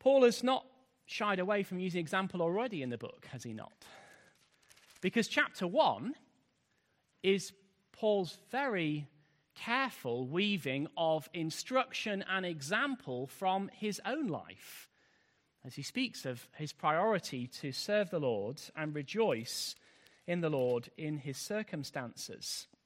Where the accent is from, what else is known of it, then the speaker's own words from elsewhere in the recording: United Kingdom; particularly because we're British